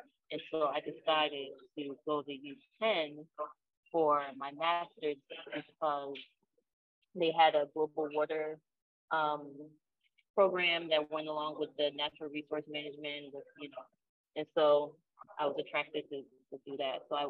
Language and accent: English; Philadelphia, Pennsylvania, United States; growing up in Philadelphia and being in the United States, which is the richest country in the world